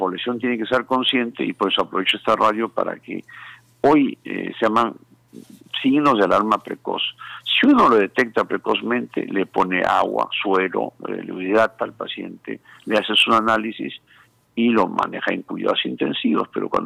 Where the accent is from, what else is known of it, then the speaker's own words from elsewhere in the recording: San Marcos, Ancash, Peru; En mi tierra, yo soy de San Marcos, Guaria, Antamina